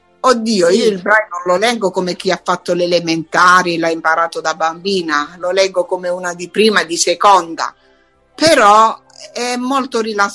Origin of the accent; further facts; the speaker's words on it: Accettura, Basilicata, Italy; Io sono di Accettura, provincia di Matera.